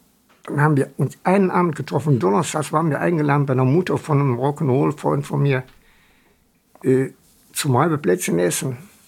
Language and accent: German; Wuppertal, North Rhine-Westphalia, Germany; Also, ich bin ja direkt nach dem Krieg geboren und ich erinnere mich an meine Kindheit auf Wischenhausen. Waren viele Ruinen, der Wupperentlang, viele Ruinen, Wupperfeld.